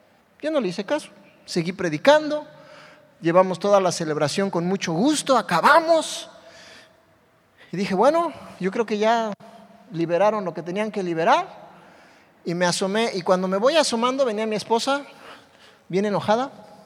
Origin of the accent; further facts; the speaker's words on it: Mexico City, Mexico; born there; yo soy, bueno, nací en el DF, pero soy de corazón jarocho. Veracruzano, hasta les bailo … si quieren.